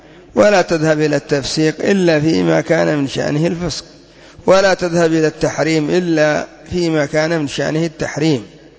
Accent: Yemen; عندنا في اليمن زعم أن شيخنا مقبل رحمه الله يحرم الأكل بالملاعق

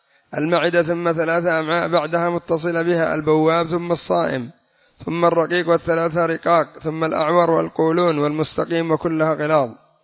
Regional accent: Yemen; والمثل عندنا في اليمن يقول من تراخصت شركة ابتلاها الله بالمرق

